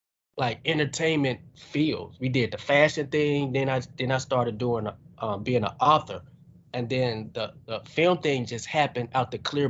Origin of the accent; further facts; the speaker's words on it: United States; born there; And my people from North Africa, you know, I was born here in America, you know what I'm saying?